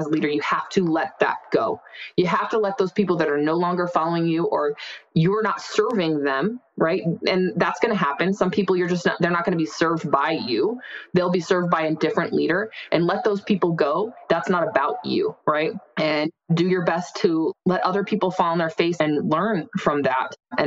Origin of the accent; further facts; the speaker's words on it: Arizona, United States; someday we're going to go whitewater rafting down the Colorado River in the Grand Canyon because we're from Arizona.